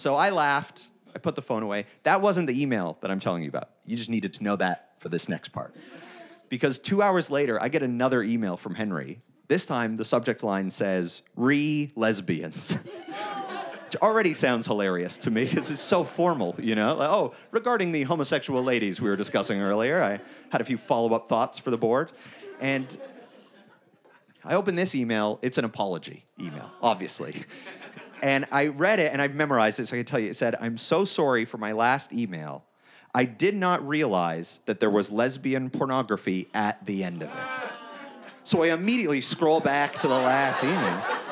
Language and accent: English; Canada; now in Los Angeles, United States; I live here in Los Angeles now, but I'm from Canada.